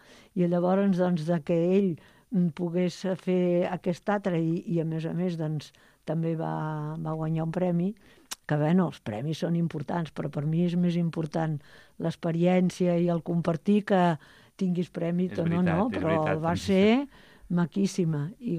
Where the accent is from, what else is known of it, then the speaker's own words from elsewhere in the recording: Montcada, Catalonia, Spain; I això d'haver pogut viatjar gent de poble com som molts de Montcada